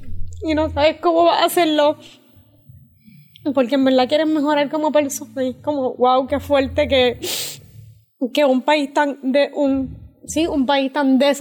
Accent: Puerto Rico; moved away as an adult; hay de Latinoamérica, soy de Puerto Rico

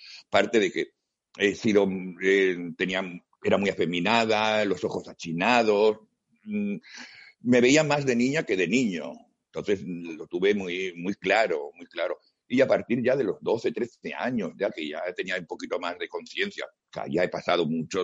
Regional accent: Logroño, La Rioja, Spain; born there; A ver, yo nací en Logroño porque en esos momentos mis padres fueron a visitar a mis abuelos

